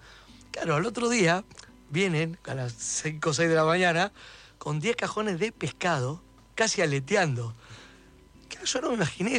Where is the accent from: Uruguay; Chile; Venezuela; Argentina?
Argentina; somos argentinos, no dejemos de lado la parrilla.